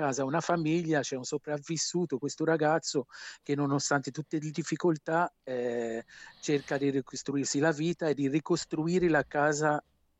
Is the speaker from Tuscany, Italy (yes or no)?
yes; Tuscany, Italy; accent: Aretino/Chianino; Aretino, Chianino, infatti qui a Siena riconoscono il mio accento, mi dicono non toscano, mi dicono sei di Arezzo